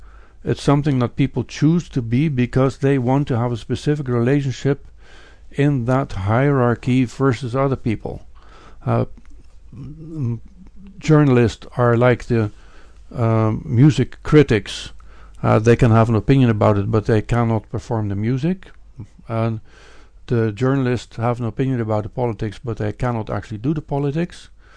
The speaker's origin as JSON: {"language": "English", "country": "Netherlands", "tie": "born or raised there", "said": "I grew up in the Netherlands, and they have a so-called democratic system"}